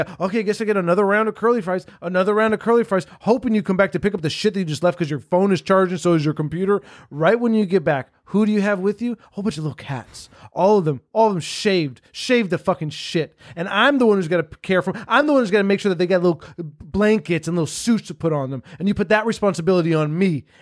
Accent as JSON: {"language": "English", "town": "Miami", "region": "Florida", "country": "United States", "tie": "born or raised there", "said": "Growing up in Miami, there are many restaurants that are open late"}